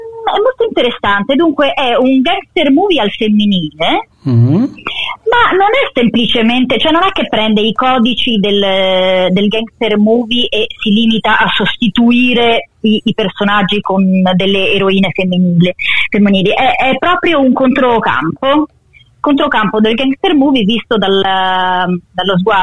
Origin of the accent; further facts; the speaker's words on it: Galicia, Spain; Della Galizia.